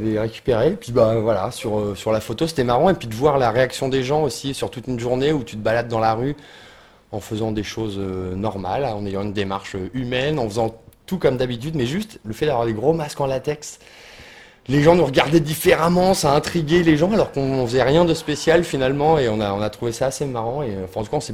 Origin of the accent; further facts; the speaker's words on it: Tours, Centre-Val de Loire, France; on s'est baladé toute une journée chez nous à Tours